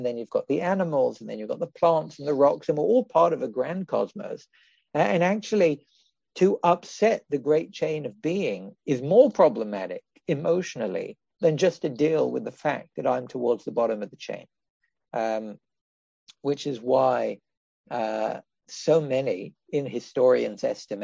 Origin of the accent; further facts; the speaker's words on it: England, United Kingdom; And you'd think I'm English, I should know all about English history